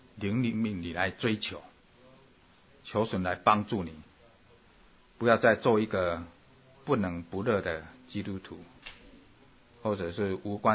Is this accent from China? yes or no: no; Taiwan; now in United States; 我刚刚从台湾来到美国的时候